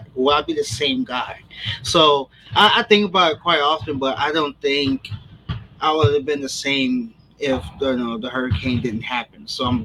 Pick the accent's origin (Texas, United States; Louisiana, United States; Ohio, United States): Louisiana, United States; New Orleans; Yes. Yes, I was.